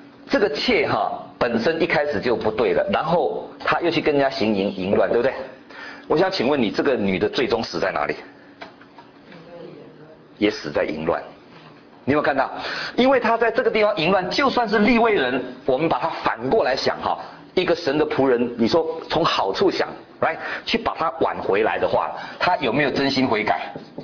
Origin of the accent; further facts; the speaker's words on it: China; 这就是我们中国人常常讲的哈